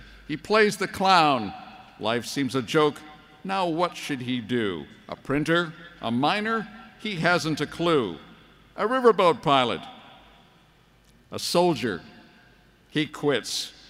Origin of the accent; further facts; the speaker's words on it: Illinois, United States; As a schoolboy growing up in Illinois, my imagination was also captured by two giants in American history